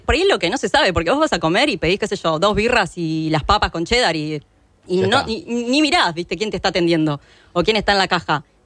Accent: La Plata, Buenos Aires Province, Argentina; Que yo soy platense, pero que por momentos me ha costado mucho sentirme en algún punto parte de como la cultura local.

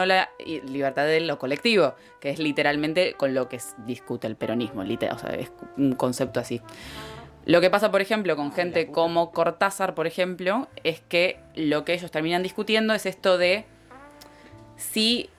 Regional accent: Argentina; nuestra obra fundacional como en argentinos es el Martín Fierro

